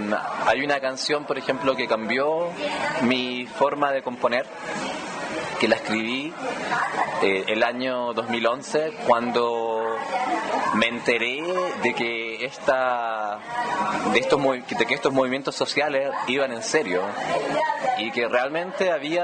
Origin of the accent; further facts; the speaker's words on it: Valparaíso, Chile; also born or lived in Linares; siempre se va a notar de que yo soy chileno